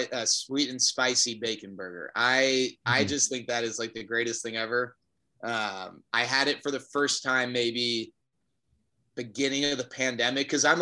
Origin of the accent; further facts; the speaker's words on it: Texas, United States; I was born and raised in Texas. I'll admit, I always had pride in being from Texas